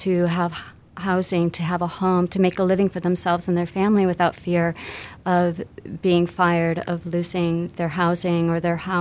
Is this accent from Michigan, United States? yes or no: yes; Michigan, United States; one of the key values of, you know, just being American, being a Michigander, is that all people should be protected equally under the laws.